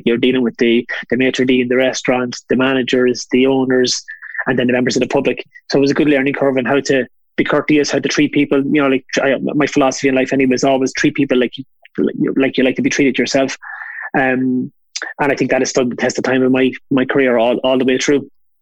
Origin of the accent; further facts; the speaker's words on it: Dundalk, County Louth, Ireland; I'm originally from Dundalk. I'm the eldest of 8 kids. Probably had a normal upbringing in the 60s and 70s